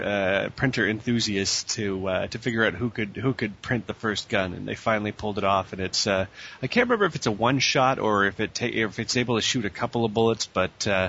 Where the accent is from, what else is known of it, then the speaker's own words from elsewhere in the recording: Canada; even as a Canadian, you've got to recognize